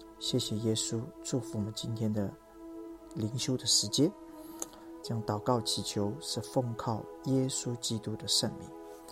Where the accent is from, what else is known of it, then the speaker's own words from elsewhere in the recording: China; 我们中国人说民以食为天呐。